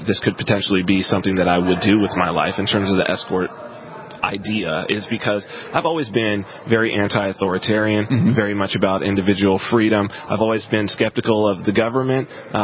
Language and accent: English; San Bernardino, California, United States; I'm from San Bernardino, California, which is right on the border of the Mojave Desert.